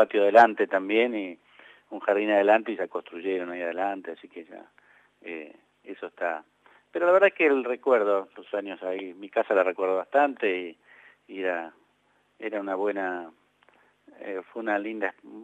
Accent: San Martín, Buenos Aires Province, Argentina; Bueno, yo nací en San Martín, acá al lado de la capital. En realidad no soy originario porteño. San Martín, que era pegado a la General Paz, y vivía en un lugar que se llama Malaber, está cerca de Villa Ballester

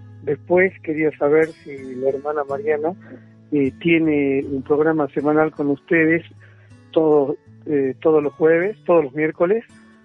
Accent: Jujuy, Argentina; Sí, hola, soy de Jujuy.

